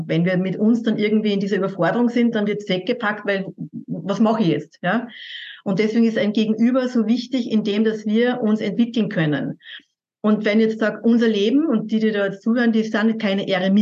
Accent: Austria; wie man bei uns in Österreich sagt

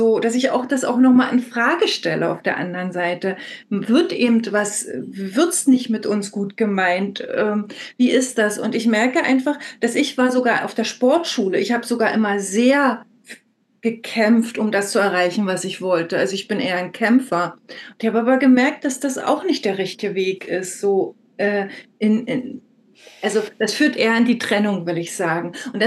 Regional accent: East Germany, Germany; Also ich bin tatsächlich im Osten groß geworden

